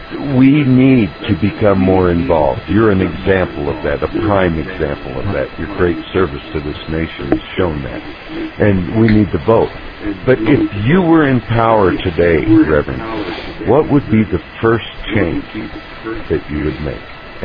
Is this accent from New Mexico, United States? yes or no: yes; Santa Fe, New Mexico, United States; I'm from Santa Fe, New Mexico. And you're well thought of in this city, by all means.